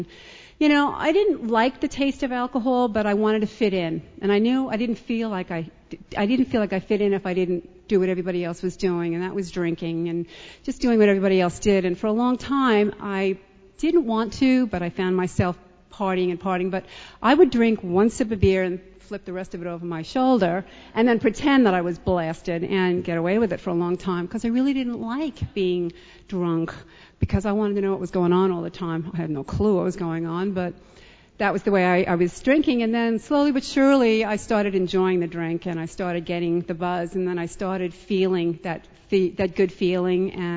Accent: Point Lookout, New York, United States; I was born and raised in Point Lookout, right next to Long Beach, out on Long Island. And as a child, I grew up in a really great family. It was a beach town, and it was just a fun town to grow up in as a kid.

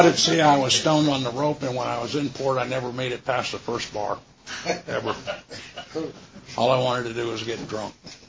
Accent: Leesburg, Florida, United States; This is in Lake County. I grew up in Leesburg.

